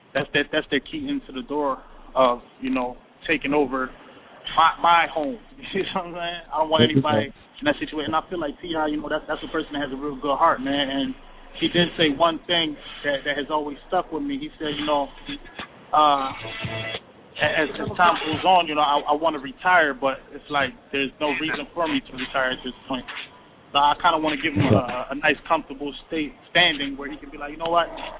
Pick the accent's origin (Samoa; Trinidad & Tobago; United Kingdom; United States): Trinidad & Tobago; So my brother, like I said, I'm from Trinidad, so if the listeners out there, they don't know that, I'm from Trinidad